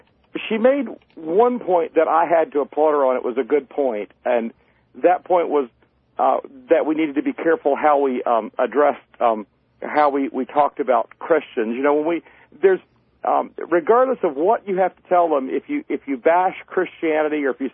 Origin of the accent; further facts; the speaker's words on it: the South, United States; I grew up poor in the South. I mean, I live in a dirt road in an old beat-up house, the house I grew up in.